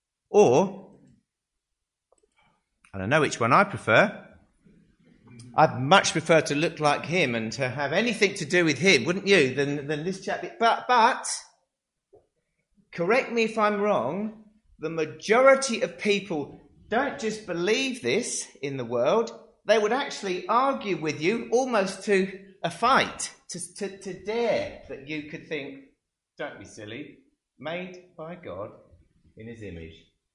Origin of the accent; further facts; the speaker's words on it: England, United Kingdom; now in Australia; I mean, I'm from England, you're from Persia.